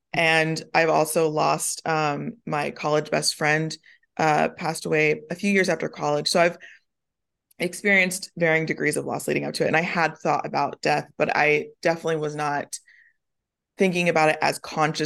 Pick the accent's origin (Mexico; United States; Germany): United States; the South; I grew up in the Bible Belt.